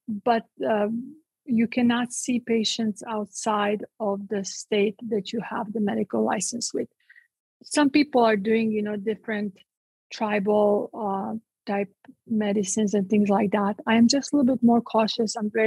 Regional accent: Split, Split-Dalmatia County, Croatia; So, Tatiana, I'm from Split.

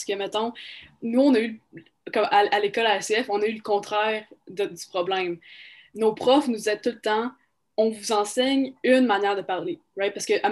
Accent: Montreal, Quebec, Canada; now in Saskatchewan, Canada; J'ai été élevée à Montréal. J'ai jamais vraiment parlé anglais, à part avec mon père, avant que j'arrive en Saskatchewan.

